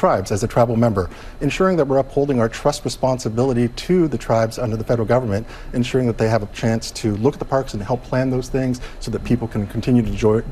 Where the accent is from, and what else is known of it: Oregon, United States; born or raised there